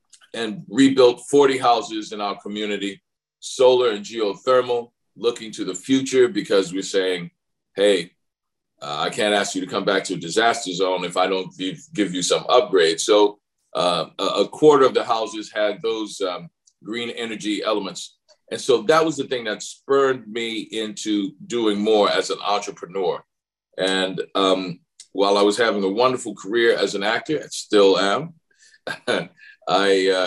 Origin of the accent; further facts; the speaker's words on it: New Orleans, Louisiana, United States; I'm from New Orleans. The city was destroyed.